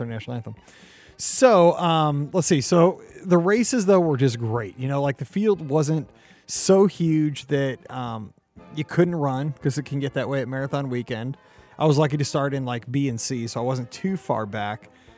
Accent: St. Louis, Missouri, United States; You know, I'm from St. Louis.

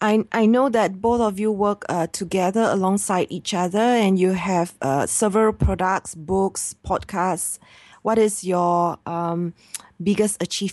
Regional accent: Singapore; I'm a Singaporean Chinese based in Singapore.

